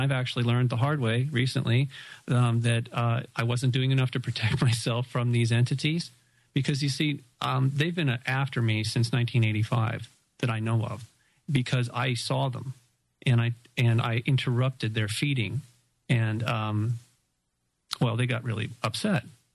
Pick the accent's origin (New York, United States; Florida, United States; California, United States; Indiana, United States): California, United States; Malibu; growing up in Malibu